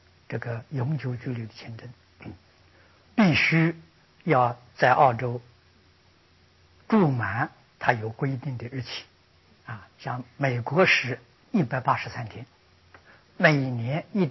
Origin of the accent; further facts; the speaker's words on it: China; 不要认为啊，他是外国人，我们是中国人啊